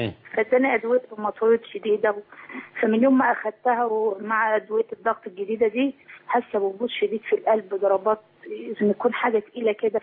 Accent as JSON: {"language": "Arabic", "town": "Cairo", "region": "Cairo Governorate", "country": "Egypt", "said": "ايوه من القاهره."}